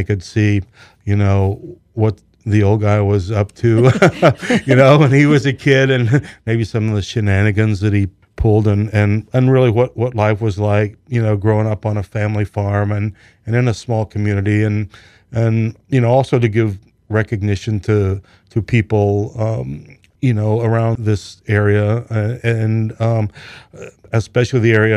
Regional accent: Illinois, United States; I grew up mainly in the Knox County, Henry County, Peoria County area.

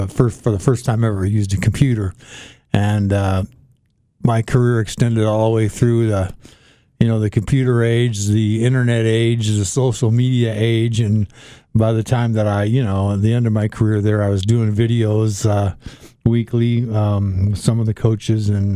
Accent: Belvidere, Illinois, United States; I grew up in Belvidere, Illinois, and that's where I got my first job at the paper there.

